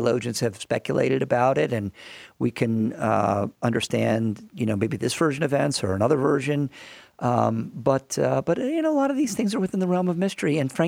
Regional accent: Bethesda, Maryland, United States; I grew up in Bethesda, so I was the other way.

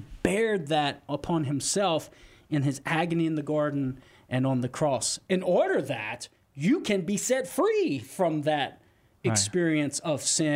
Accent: Crowley, United States; I remember I sat in the back pew of a non-denominational Christian church one time back in my hometown in Crowley.

